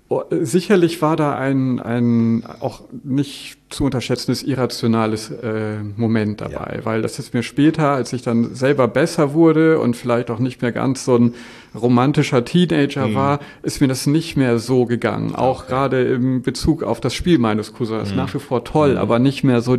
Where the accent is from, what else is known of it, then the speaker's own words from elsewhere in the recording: Düsseldorf, North Rhine-Westphalia, Germany; so im Düsseldorfer Umfeld, wo ich aufgewachsen bin, organisiert.